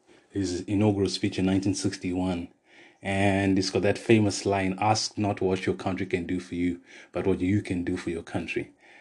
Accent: Zimbabwe; now in South Africa; And, being an immigrant, I'm from Zimbabwe, so coming into South Africa and seeing the effects of a welfare state.

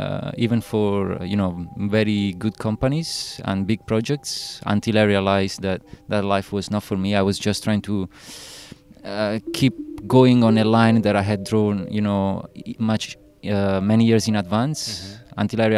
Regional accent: Italy; English is a second language; moved away as an adult; now in England; was to go somewhere else, which wasn't home or Italy. And somehow I chose England because I didn't speak English, so I wanted to learn a new language

